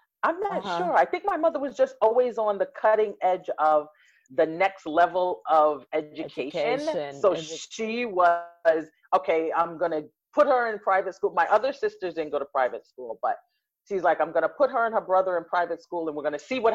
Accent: New York City, New York, United States; I noticed it growing up in Bay Ridge, going to junior high school.

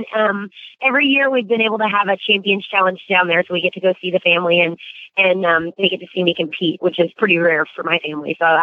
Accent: Tampa, Florida, United States; born there; I was born in Tampa, Florida

